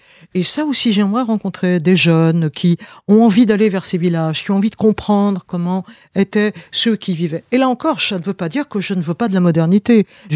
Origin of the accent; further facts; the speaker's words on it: Pays de la Loire, France; Mais dans mon enfance, dans la campagne où j'étais près d'Angers, j'ai pu connaître des gens, des vignerons, des femmes âgées.